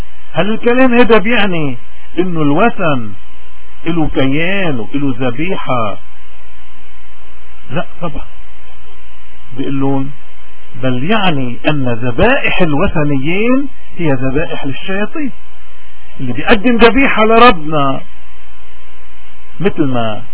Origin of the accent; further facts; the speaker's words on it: Lebanon; اللي نحن اليوم كلبنانيين ونحن عم نمر بأزمة قيادة دينية زمنية